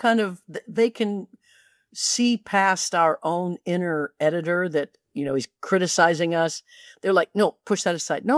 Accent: Leavenworth, Kansas, United States; came to my hometown of Leavenworth, Kansas, which we didn't even have a venue for people to play.

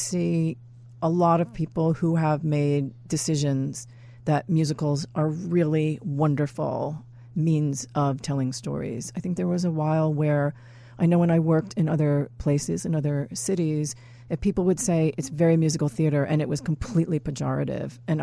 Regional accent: Long Island, New York, United States; I was from Long Island and not even northern, you know, southern Long Island.

